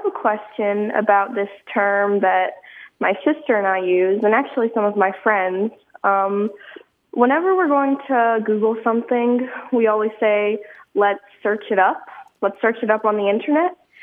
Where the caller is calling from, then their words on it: Naperville, Illinois, United States; Hi, this is … I'm calling from Naperville, Illinois, and I'm 13.